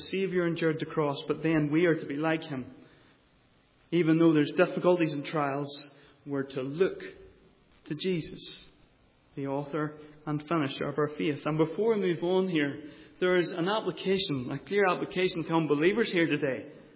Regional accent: Northern Ireland, United Kingdom; And I grew up in the Mourne area around the harbours

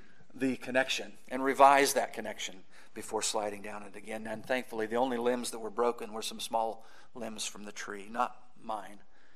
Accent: Kansas, United States; I'm a farm boy, born and bred in the Briar Patch of Kansas, and it's a beautiful place.

